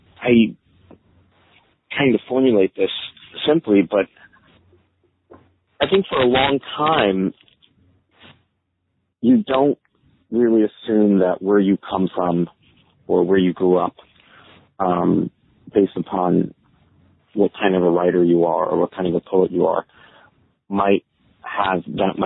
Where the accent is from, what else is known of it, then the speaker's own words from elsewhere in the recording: South Brunswick, New Jersey, United States; also born or lived in Staten Island; Born, but not raised. In Staten Island, but I grew up in New Jersey.